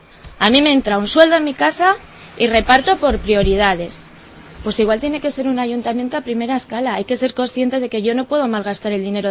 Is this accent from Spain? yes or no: yes; Quijano, Cantabria, Spain; Véase mi pueblo. Yo soy de Quijano y allí tenemos 300 y pico habitantes.